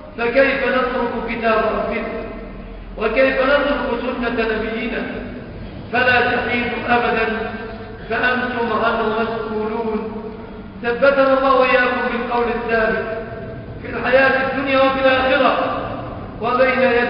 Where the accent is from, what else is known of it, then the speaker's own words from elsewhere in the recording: Egypt; بلادنا مصر